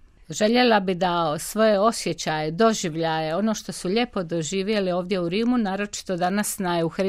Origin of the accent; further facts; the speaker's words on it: Split, Split-Dalmatia County, Croatia; dolazim iz Splita